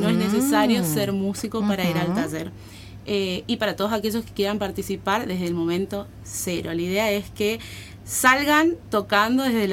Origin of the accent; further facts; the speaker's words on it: Córdoba, Argentina; Yo en realidad soy cordobesa, una cordobesa medio paraguaya.